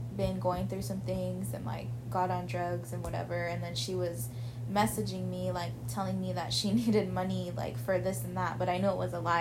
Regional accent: Salt River, Arizona, United States; Like, so where we come from Salt River, and people get a significant amount of money when they turn 18 to, mm-hmm, when they're 21, mm-hmm, because we get trust funds, and then we also get per capita.

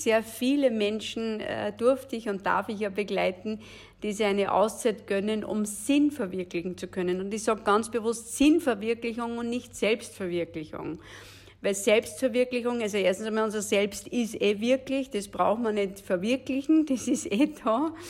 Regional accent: Lower Austria, Austria; von meinem Heimatort in Niederösterreich nach Rom fahren

